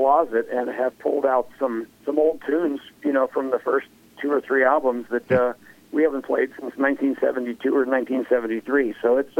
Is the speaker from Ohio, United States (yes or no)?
yes; Ohio, United States; also born or lived in Northern Kentucky; growing up in Southern Ohio and Northern Kentucky, we had a lot of country and blues and rock influences